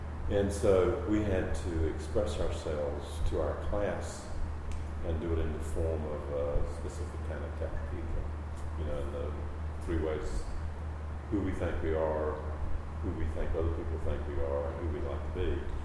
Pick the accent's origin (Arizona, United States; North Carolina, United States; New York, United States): North Carolina, United States; Spivey's Corner; Well, I'm from Eastern North Carolina. Not one specific place. My father was a Baptist minister, and we moved every 3 years. So the place I graduated from high school was Spivey's Corner, North Carolina.